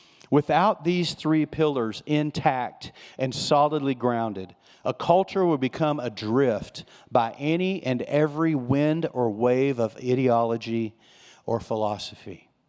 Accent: Texas, United States; now in California, United States; I grew up in West Texas. There wasn't any waves to ride in West Texas. There were no oceans. I think I had been down to the coast, the Gulf, probably three or four times in my lifetime. And here we were, we move out to Southern California.

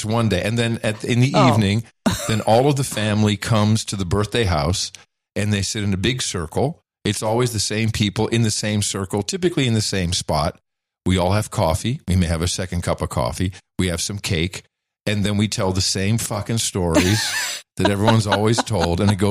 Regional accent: Netherlands; the culture that I grew up in the Netherlands is the birthday.

